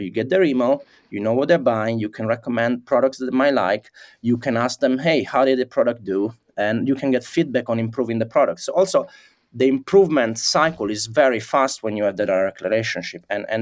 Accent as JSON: {"language": "English", "country": "Italy", "tie": "born or raised there", "also_born_or_lived": "London", "second_language": "English", "moved": "as an adult", "said": "And I grew up in Italy. I studied in Italy. Then I after university, I was doing my master in London. I remained to work in London"}